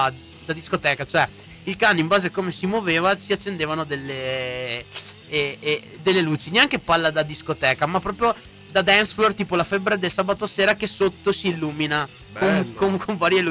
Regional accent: Rome, Lazio, Italy; Sono di Roma.

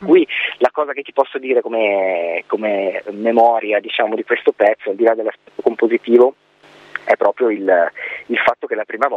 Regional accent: Genoa, Liguria, Italy; noi siamo di Genova e quindi in quanto Liguri ci spostiamo un po' a Ponente, un po' a Levante

